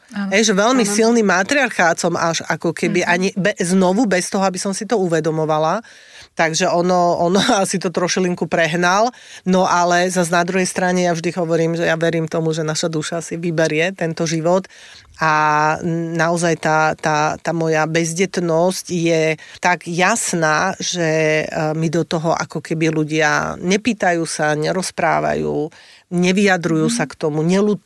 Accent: Bardejov, Prešov Region, Slovakia; Ja som z Bardejova, ja som z východu.

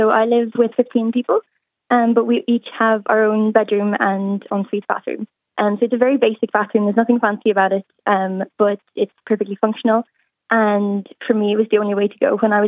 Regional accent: Galway, Connacht, Ireland; now in Denmark; I'm from Galway, but I'm living in Denmark.

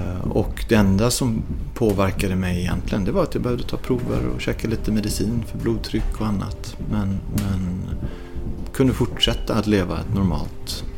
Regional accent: Sweden; Då när jag bodde hemma i Sverige då, på grund av min sjukdom, då var det lite svårt.

